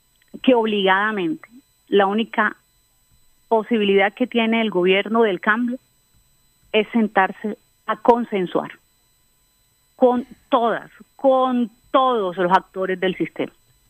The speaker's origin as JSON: {"language": "Spanish", "country": "Colombia", "said": "te hablo no solo como congresista, sino como usuaria del sistema y obviamente como colombiana."}